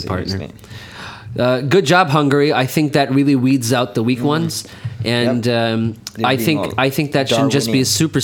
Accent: Pakistan; We're Pakistani. We always have somebody that sings

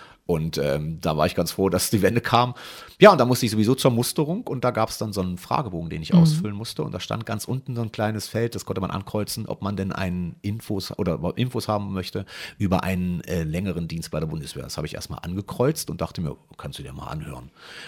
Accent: Salzwedel, Saxony-Anhalt, Germany; also born or lived in Magdeburg; Ich bin in Magdeburg geboren und habe da die ersten 8 Jahre meines Lebens gelebt. Und dann sind wir umgezogen mit der Familie nach Salzwedel zu meinen Großeltern damals

